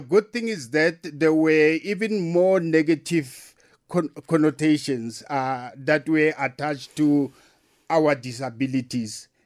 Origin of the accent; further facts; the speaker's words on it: Rustenburg, North West, South Africa; born there; No, actually, I was born in Rustenburg.